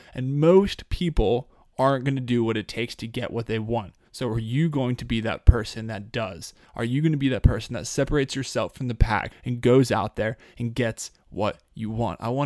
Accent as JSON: {"language": "English", "town": "Woodland Park", "region": "Colorado", "country": "United States", "tie": "born or raised there", "said": "Last week, I read Zero to Hero by my hometown friend from Woodland Park, Colorado, Mr. Nate Wilson."}